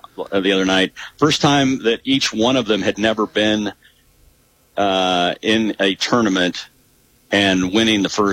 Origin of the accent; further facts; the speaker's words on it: Iowa, United States; Maybe because we're from Iowa, but I think even Kelsey has latched on to Drake as his Cinderella team.